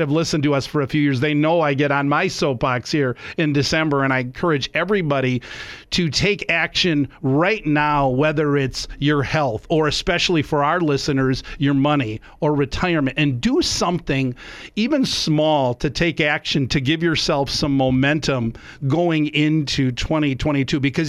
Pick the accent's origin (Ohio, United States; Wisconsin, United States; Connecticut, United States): Wisconsin, United States; Milwaukee; In Milwaukee, and we would all go bowling, myself, my cousins, grandparents, and that's what I remember growing up around Thanksgiving.